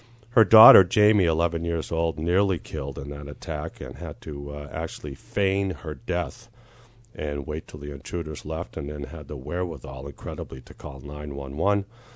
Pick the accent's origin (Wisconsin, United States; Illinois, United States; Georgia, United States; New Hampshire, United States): New Hampshire, United States; Milford; my hometown of Milford